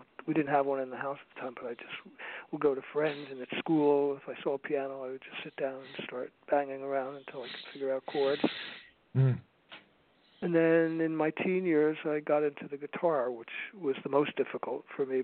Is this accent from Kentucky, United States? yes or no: no; Plainfield, New Jersey, United States; Okay, well, I'm from Plainfield, New Jersey, and that's right in the middle of the state, central Jersey.